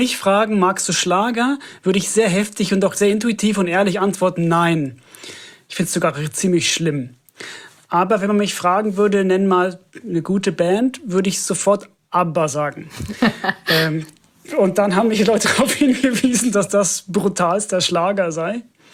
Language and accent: German; Finland; ich komme ja aus Finnland